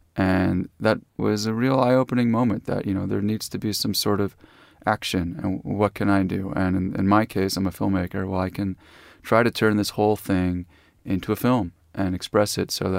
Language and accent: English; New York City, New York, United States; I grew up right near St. Vincent's Hospital. You know, my walk from school from the west side of Greenwich Village home past that hospital.